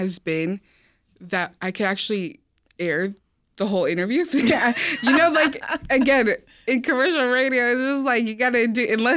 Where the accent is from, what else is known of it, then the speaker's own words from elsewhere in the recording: West Coast, United States; now in Chicago, United States; I'm from the West Coast